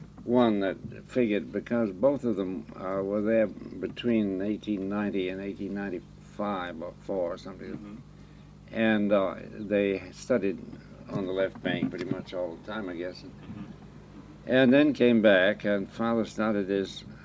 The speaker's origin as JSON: {"language": "English", "town": "South Berwick", "region": "Maine", "country": "United States", "tie": "born there", "said": "Well, I was born in 1896 in South Berwick, which is right back here"}